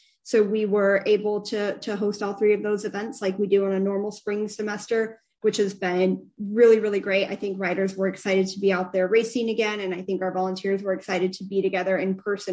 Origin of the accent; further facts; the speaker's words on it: Indiana, United States; So although I'm born and raised in Indiana, I only visited IU once for a campus tour when I was a senior in high school